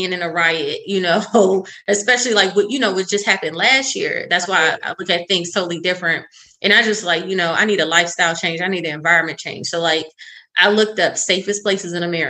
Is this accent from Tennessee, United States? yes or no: no; Maryland, United States; So like I said, again, I'm originally from Maryland, PG County, Maryland.